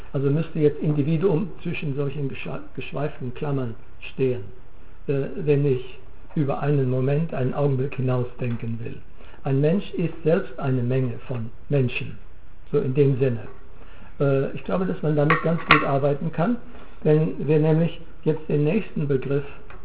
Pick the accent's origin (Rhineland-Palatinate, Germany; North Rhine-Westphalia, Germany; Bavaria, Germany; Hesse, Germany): Bavaria, Germany; ich bin Bayer, ich bin Deutscher